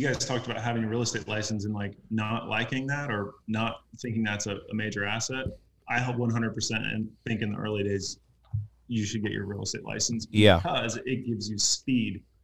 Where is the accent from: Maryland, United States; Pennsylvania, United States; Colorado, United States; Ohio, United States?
Ohio, United States; Cincinnati; which was foreign to me because I'm from Cincinnati, Ohio, bigger city.